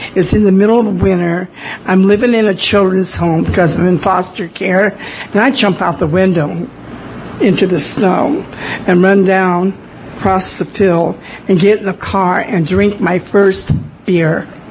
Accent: Midwest, United States; I was born and raised in the Midwest, okay, and even got married with two of the husbands in the Midwest.

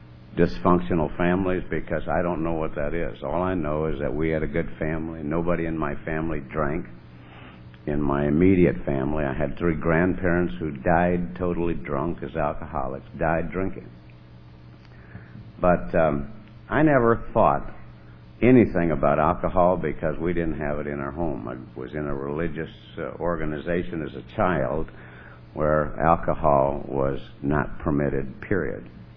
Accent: Ottawa, Ontario, Canada; born there; I was born in Ottawa, Canada, November the 16th, 1944. I'll save you the math. I'm 56 years old. A young 56, I might add.

